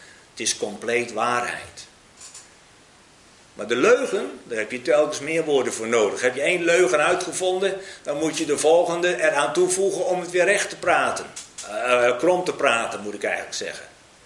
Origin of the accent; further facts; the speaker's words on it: Friesland, Netherlands; Ik kom uit Friesland.